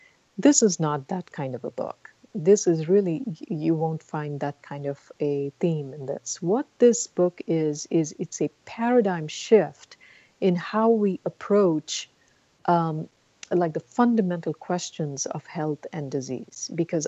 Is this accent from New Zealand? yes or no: no; India; because I grew up in India.